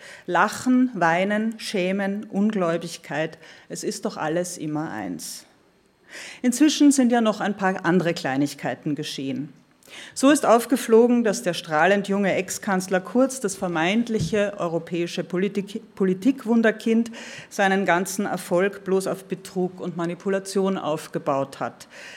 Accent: Austria; now in Berlin, Germany; Alle Österreicher in Berlin, die ich kenne, mich selbst eingeschlossen

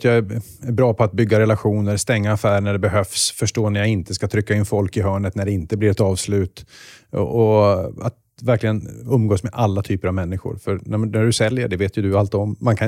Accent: Luleå, Norrbotten County, Sweden; allt vi hade lärt mig på mina religionslektioner hemma i Luleå.

